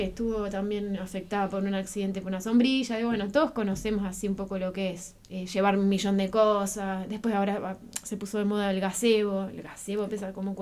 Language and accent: Spanish; Viedma, Río Negro, Argentina; todos los que somos de Viedma o de acá cerca, Patagones, El Cóndor, Bahía Cri, Bahía Rosa